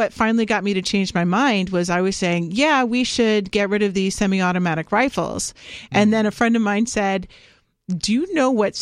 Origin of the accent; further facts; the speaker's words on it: New Jersey, United States; New Jersey.